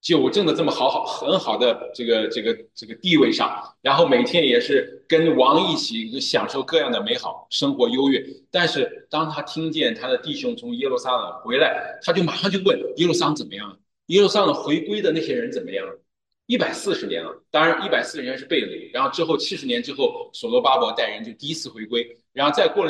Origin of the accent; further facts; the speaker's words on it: China; moved away as an adult; now in Canada; 我们在这移民过来第一代中国人我们实际上对我们的国家特别的，实际上还是特别的这种思念我从加拿大过来，我是在加拿大移民的。